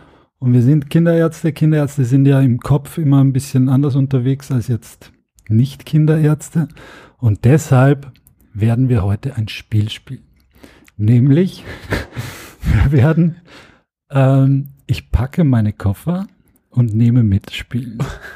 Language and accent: German; Austria; Nee, ich bin ja gerne in Deutschland, muss man sagen. Auch als Österreicher.